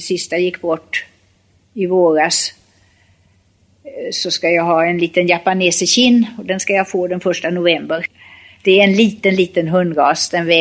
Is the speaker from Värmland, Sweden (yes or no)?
yes; Karlstad, Värmland, Sweden; born there; also born or lived in Lund; now in Stockholm, Sweden; Jag är född i Karlstad.